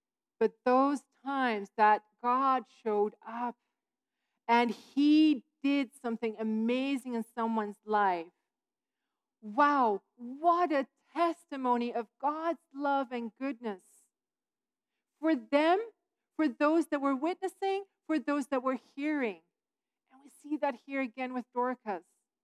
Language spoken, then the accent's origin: English; Netherlands; now in Calgary, Canada; so I'm from the Netherlands, or technically I'm a missionary kid, so I'm from everywhere, but in the Netherlands before I came here